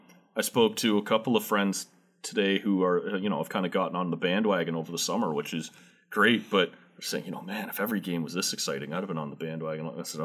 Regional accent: Ontario, Canada; it's too bad for that kind of moment as a Canadian kid, as a GTA kid, right?

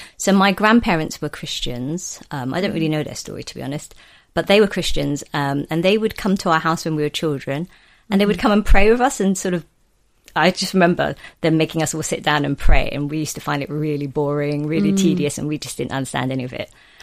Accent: United Kingdom; born there; So I'm British born Chinese, BBC we call it. And I come from a family of five children.

